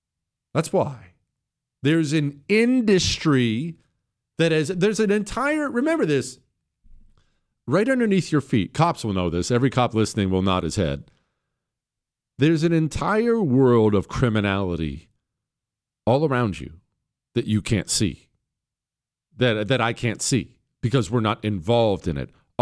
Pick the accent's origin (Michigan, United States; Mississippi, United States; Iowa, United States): Iowa, United States; moved away as an adult; Bronco, I'm originally from Northwest Iowa. Lived there 23 years.